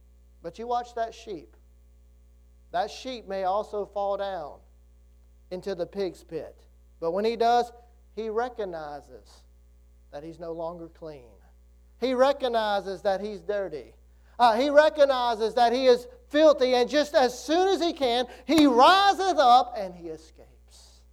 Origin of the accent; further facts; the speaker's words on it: Greenville, Mississippi, United States; remember when I first went off to college, Mississippi Delta Community College, about an hour from where I grew up there in Greenville, Mississippi.